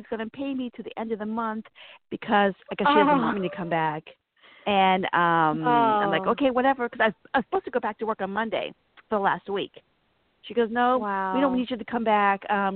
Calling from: Virginia, United States; the girl from Virginia.

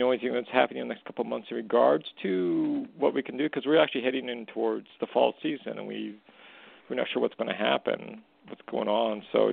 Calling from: Canada; Sorry, it's … calling from Canada.

